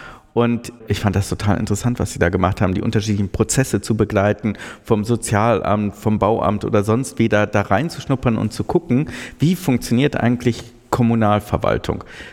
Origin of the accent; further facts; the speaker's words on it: North Rhine-Westphalia, Germany; also ich komme ja aus NRW